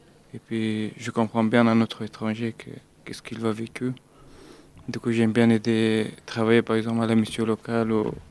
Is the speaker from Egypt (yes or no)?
no; Afghanistan; now in France; En fait, je viens d'Afghanistan.